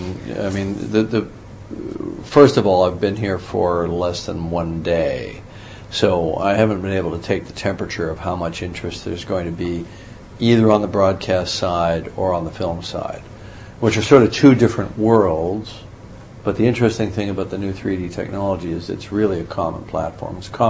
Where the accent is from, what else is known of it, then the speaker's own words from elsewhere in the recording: Canada; Who are the practitioners in Hollywood? I'm Canadian.